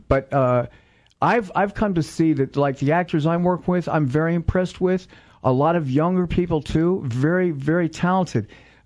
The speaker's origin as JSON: {"language": "English", "town": "Los Angeles", "region": "California", "country": "United States", "said": "you know, I come from Los Angeles originally."}